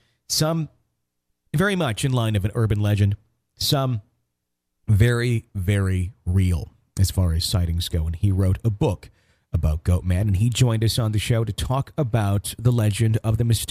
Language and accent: English; Wisconsin, United States; He's from my home state of Wisconsin.